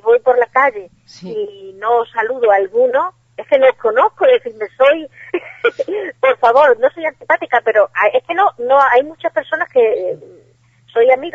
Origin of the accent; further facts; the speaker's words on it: Guareña, Extremadura, Spain; now in Villafranca, Spain; yo tampoco vivo en Guareña. Y la verdad que para mí, llevo aquí viviendo en Villafranca pues casi 20 años, pero para mí mi pueblo es mi pueblo.